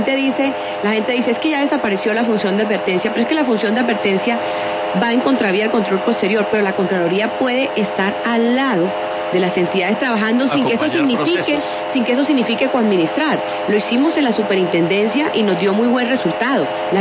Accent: Tierra Alta, Córdoba, Colombia; born there; now in Bogotá, Colombia; Nací en Tierra Alta, Córdoba, imagínese. Pero ya me dicen que soy cachaca, que soy supremamente cachaca, porque hace 23 años vivo en Bogotá.

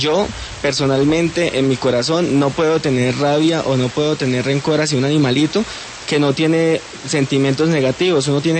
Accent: Bucaramanga, Santander, Colombia; soy un joven de 23 años, soy de Bucaramanga, nací en Bucaramanga, vivo en Girón.

